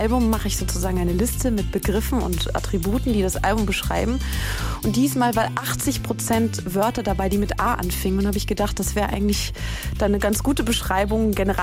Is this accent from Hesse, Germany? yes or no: yes; Wiesbaden, Hesse, Germany; now in Berlin, Germany; Ja, aus dem Hessenlande, und bin ich auch ganz stolz drauf, und ich kehre auch immer gerne wieder zurück.